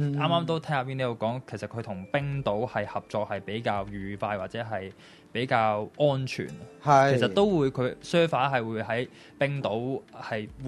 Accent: Hong Kong; 但我想大家身为香港人都是给回我们啦

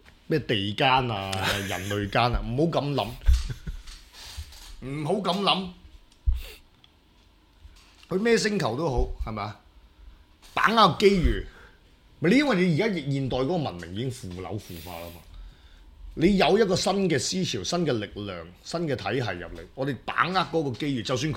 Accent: Hong Kong; 因為我尤其是我哋香港人啊嘛

